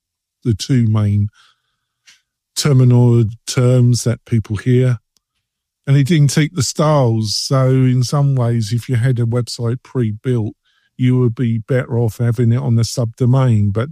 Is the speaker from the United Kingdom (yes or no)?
yes; England, United Kingdom; accent: English; With my English accent and my buttoning, it's just enthusiasm.